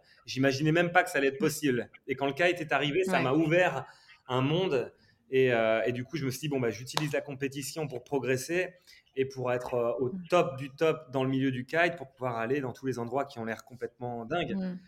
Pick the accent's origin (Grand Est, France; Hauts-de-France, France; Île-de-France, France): Grand Est, France; j'ai grandi dans les Ardennes. Enfin, ma mère est allemande, mon père est français, on est 3 frères et une petite sœur, mais les 3 frères, on est tous nés dans les Ardennes, autour d'un lac, où mon père gérait une base nautique.